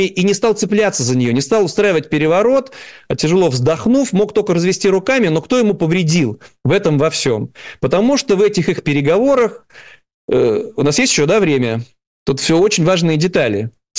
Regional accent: Saint Petersburg, Russia; Ну, вот для нас это особенно актуально, как для уроженцев Ленинграда, Санкт-Петербурга

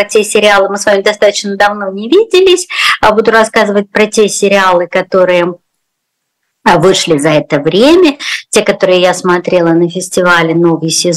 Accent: Rostov-on-Don, Rostov Oblast, Russia; я росла в Ростове ветер в ноябре пронизывающий

